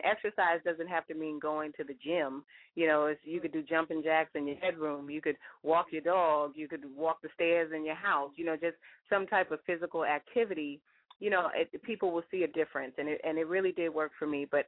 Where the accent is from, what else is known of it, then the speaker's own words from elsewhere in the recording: New York, United States; I'm from New York, so I see there's a lot of amazing things to see on the streets of New York